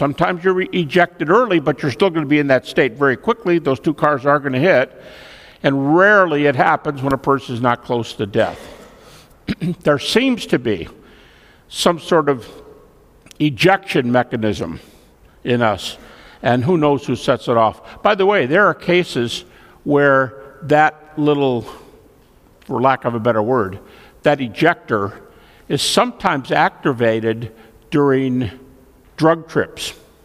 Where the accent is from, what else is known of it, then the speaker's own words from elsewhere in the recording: Detroit, Michigan, United States; I left in 81, leave Detroit area. I'm from the Detroit area.